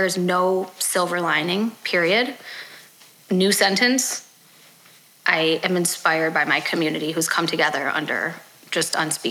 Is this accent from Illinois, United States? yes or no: yes; Highland Park, Illinois, United States; And, you know, I grew up in Highland Park. You grew up in Glencoe.